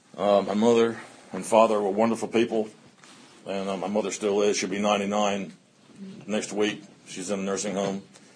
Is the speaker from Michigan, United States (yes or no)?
no; New Jersey, United States; born there; moved away as an adult; Therefore, I was born in Jersey, and you never lose that. But then I moved back South to go to school, and I've been going to school here since 1967, and I've been here ever since.